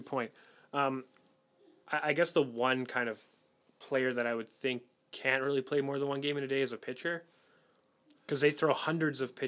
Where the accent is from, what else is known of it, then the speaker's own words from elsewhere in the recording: Canada; I think that's just us being Canadian.